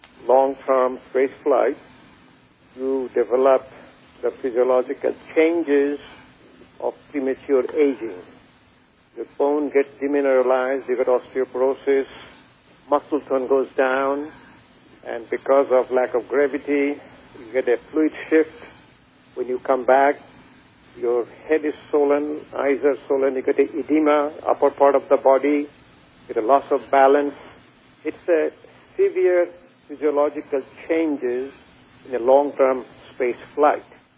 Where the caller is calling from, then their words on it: Norfolk, Virginia, United States; I'm calling from Norfolk, Virginia.